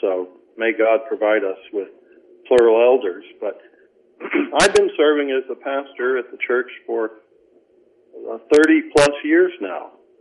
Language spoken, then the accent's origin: English; Chicago, Illinois, United States; born there; So I was born in Chicago, and my mother was Polish Roman Catholic, raised in South Chicago.